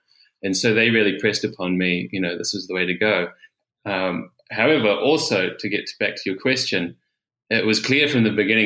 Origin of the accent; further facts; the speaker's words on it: New Zealand; I'm from Aotearoa, New Zealand